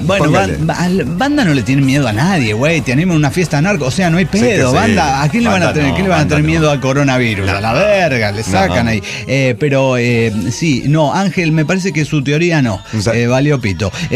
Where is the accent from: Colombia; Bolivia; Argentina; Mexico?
Mexico; Oaxaca; now in Guadalajara, Mexico; de Oaxaca, residente en Guadalajara.